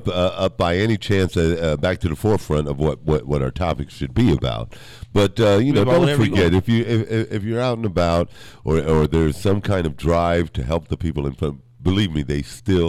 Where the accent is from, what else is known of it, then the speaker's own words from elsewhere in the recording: United States; one of the things that really insulted me as an American was the situation up in Flint, Michigan